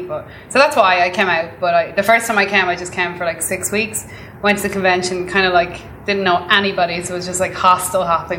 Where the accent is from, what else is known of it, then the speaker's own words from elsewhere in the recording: Mullingar, Westmeath, Ireland; moved away as an adult; now in United States; I was in my hometown in Mullingar. I was like, I'm so sick of being in Ireland. Yeah. I love Ireland